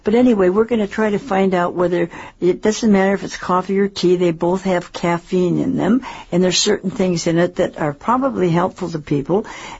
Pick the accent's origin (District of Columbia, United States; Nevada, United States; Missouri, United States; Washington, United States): Washington, United States; Seattle; And I came from Seattle, and we always had a cow, and we had milk and fresh milk.